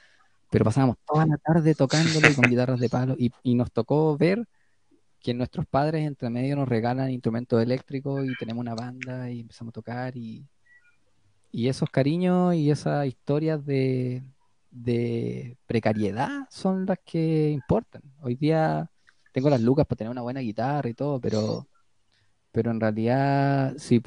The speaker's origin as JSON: {"language": "Spanish", "town": "Quilpué", "region": "Valparaíso", "country": "Chile", "lives_now": "Santiago, Chile", "said": "yo no soy de Santiago, soy de Quilpué, llegué acá a vivir."}